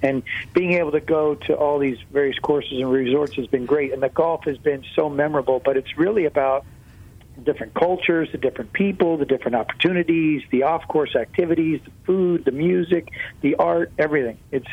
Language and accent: English; California, United States; To me, I'm from Northern California.